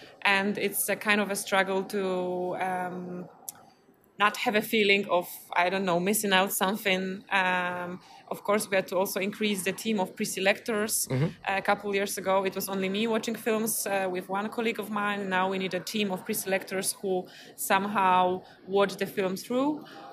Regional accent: Poznań, Greater Poland, Poland; English is a second language; I come from Poznań, Poland.

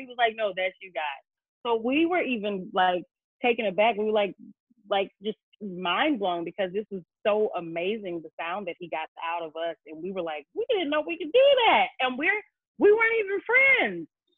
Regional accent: the South, United States; I'm not used to that. I'm from the South, so I'm like, you know, heat is my friend.

